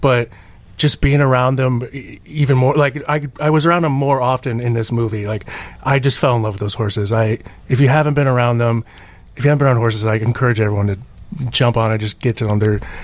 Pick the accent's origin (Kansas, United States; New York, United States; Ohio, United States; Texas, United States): Ohio, United States; Akron; I grew up outside of Akron, Ohio. The farms weren't that far off from where I was.